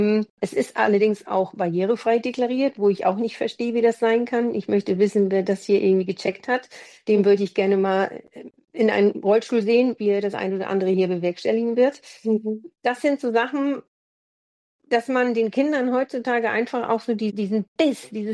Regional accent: Neumünster, Schleswig-Holstein, Germany; Also in meiner Heimatstadt Neumünster hatten wir dann keine Schwimmhalle

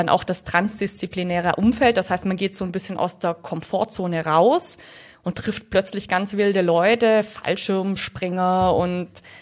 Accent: Baden-Württemberg, Germany; Ich bin aus dem Schwarzwald ursprünglich, ganz simpel, aus einem 800-Einwohner-Dorf.

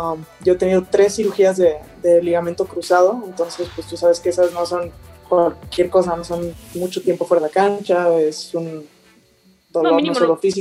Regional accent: Guadalajara, Jalisco, Mexico; Sí, yo soy de Guadalajara

